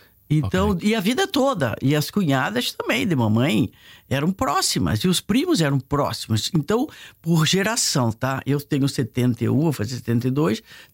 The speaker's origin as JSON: {"language": "Portuguese", "town": "Tatuí", "region": "São Paulo", "country": "Brazil", "said": "Lá em Tatuí, eu sou do interior de São Paulo."}